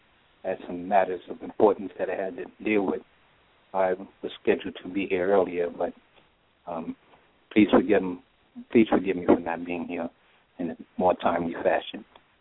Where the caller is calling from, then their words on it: New York City, New York, United States; I'm residing in, I'm calling from New York City.